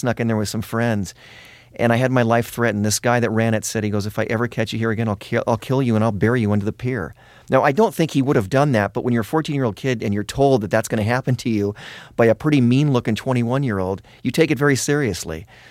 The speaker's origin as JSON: {"language": "English", "town": "Los Angeles", "region": "California", "country": "United States", "tie": "born or raised there"}